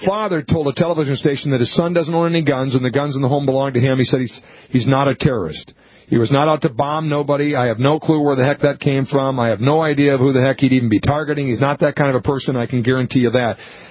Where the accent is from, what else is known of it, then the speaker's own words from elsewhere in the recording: Montevideo, Minnesota, United States; Number one, it's my hometown. And you just think of this as sleepy west central Minnesota town.